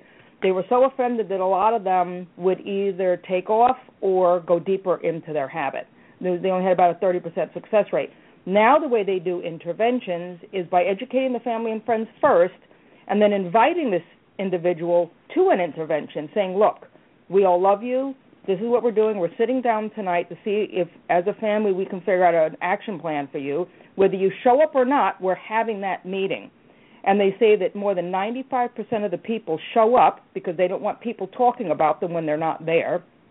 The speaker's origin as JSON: {"language": "English", "region": "New York", "country": "United States", "tie": "born or raised there", "said": "I actually had a friend of mine when I was growing up in New York."}